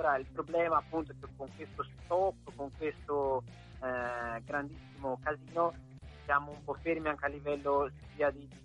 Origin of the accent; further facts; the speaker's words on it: Colle di Val d'Elsa, Tuscany, Italy; Esatto, noi siamo di Colle Valdelsa.